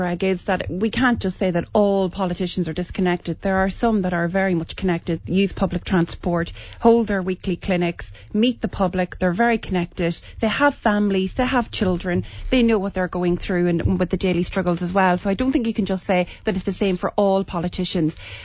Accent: Ireland; one thing that has really resonated here with us as Irish people

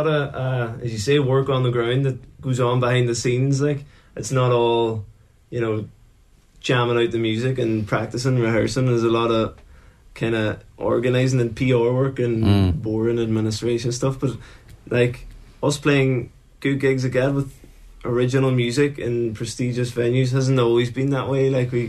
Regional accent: Castlefin, Ulster, Ireland; like myself and Ronan, we're from Castlefin originally, and we haven't played a gig in Donegal with … so we're looking forward to being on home soil

